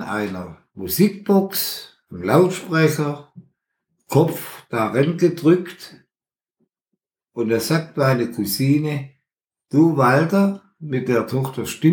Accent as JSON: {"language": "German", "region": "Baden-Württemberg", "country": "Germany", "accent": "Swabian", "said": "Ich als Schwabe, mein Schwäbisch, aber Deutsch."}